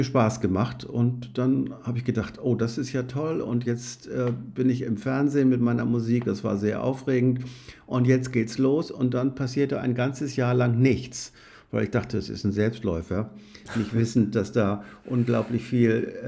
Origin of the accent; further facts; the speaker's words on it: Schleswig-Holstein, Germany; now in Hamburg, Germany; Ich komme aus der Provinz, aus Schleswig-Holstein, und bin dann nach Hamburg gezogen.